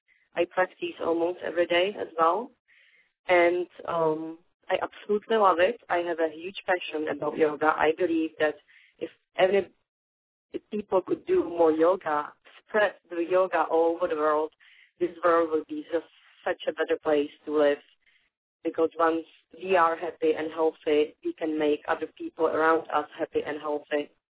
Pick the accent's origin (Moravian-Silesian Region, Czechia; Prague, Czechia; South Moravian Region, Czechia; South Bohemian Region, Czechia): Prague, Czechia; English is a second language; now in United States; I am not Native American, so I am from Czech Republic originally, from Prague. I've been living in the United States over 9 years